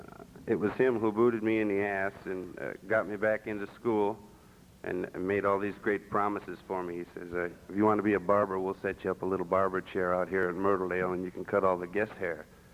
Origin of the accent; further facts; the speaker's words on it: Illinois, United States; born there; I was born in Illinois in a small town, 400 or 500 people.